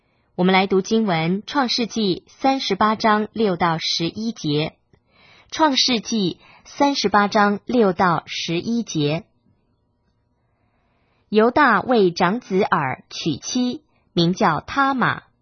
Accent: China; 便回到自己的父家，就是我们中国人所谓的娘家。

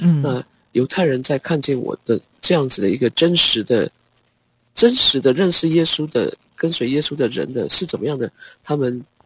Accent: Taiwan; 因为他知道我是从台湾来的

